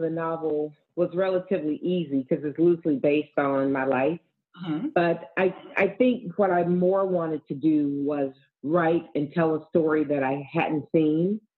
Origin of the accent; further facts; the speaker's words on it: the South, United States; growing up in the South, mm-hmm. growing up in the same time period, the 1970s and to early 80s